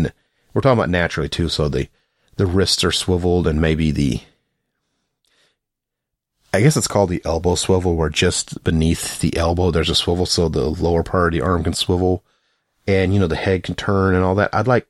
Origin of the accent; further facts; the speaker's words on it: the South, United States; I'm from the South. I know plenty of people who hunt all the time